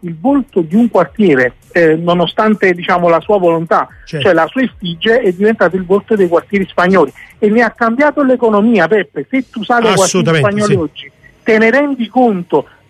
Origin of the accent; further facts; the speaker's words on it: Naples, Campania, Italy; io sono nato a Napoli, ho vissuto a Napoli, ho studiato qui, ho scelto di restare a Napoli